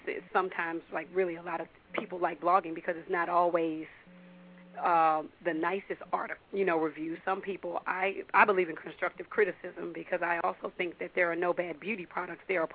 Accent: Texas, United States; also born or lived in Louisiana; now in Washington, United States; So I'm originally from Texas and Louisiana, so I live in D.C. now

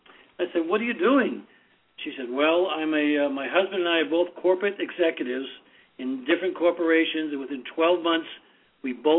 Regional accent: Oceanside, California, United States; He's from, of all places, my hometown here in Oceanside.

